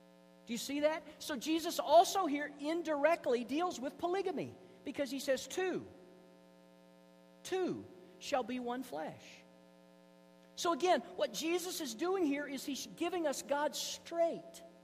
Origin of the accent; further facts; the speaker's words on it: the South, United States; I grew up in the South in the 70s as a teenager.